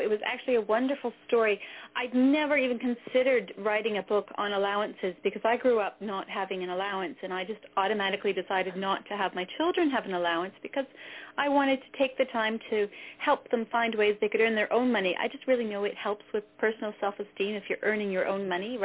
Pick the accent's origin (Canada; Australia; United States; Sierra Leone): Canada; also born or lived in Netherlands / New Zealand; I am from Canada, but my accent is a bit mixed up because I've lived in Holland and New Zealand as well.